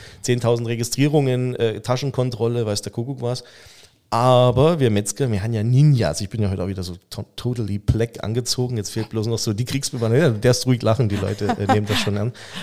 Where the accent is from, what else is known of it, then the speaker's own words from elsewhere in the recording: Saxony, Germany; born there; Ich bin jetzt gebürtiger Sachse, ich vermische jetzt einfach mal die Dialekte.